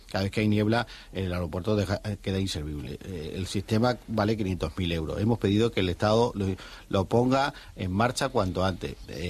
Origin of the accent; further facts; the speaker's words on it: Extremadura, Spain; somos los propios extremeños